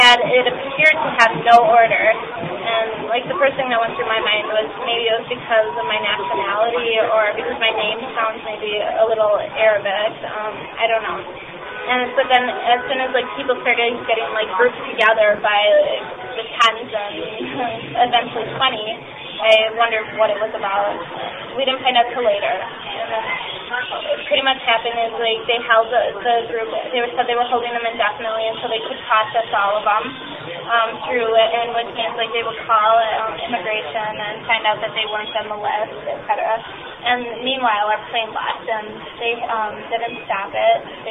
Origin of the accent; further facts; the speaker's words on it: Milwaukee, Wisconsin, United States; No, I'm from Milwaukee, Wisconsin.